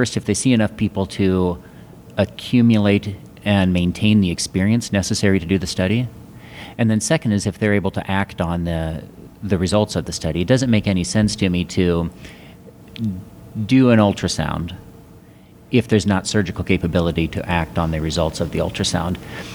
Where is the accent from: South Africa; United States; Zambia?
United States; Des Moines, Iowa; I'm here from Des Moines, Iowa